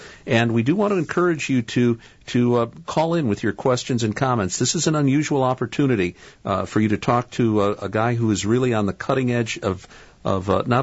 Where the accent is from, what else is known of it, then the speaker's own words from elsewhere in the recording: United States; And I guess as an American, we have some trouble responding to this.